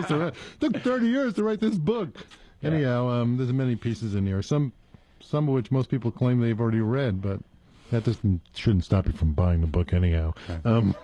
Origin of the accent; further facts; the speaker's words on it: Queens, New York, United States; But, see, growing up in New York, and actually where I was grew up in Queens...